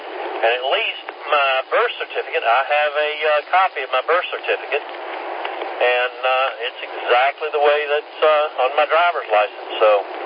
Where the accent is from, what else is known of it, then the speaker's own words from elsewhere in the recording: Kentucky, United States; born there; notarized by the county where I was born back in Kentucky.